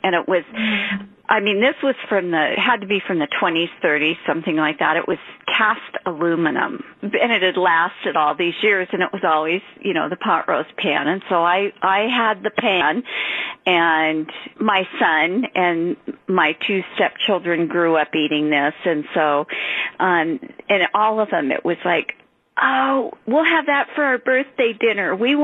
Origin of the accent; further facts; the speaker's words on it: Seattle, Washington, United States; I'm a native from Seattle. I mean, I grew up here my whole life